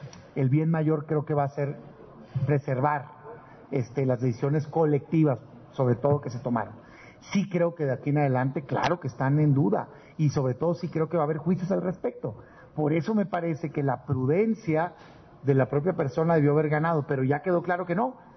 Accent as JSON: {"language": "Spanish", "country": "Mexico", "said": "¿qué creen que somos los mexicanos?"}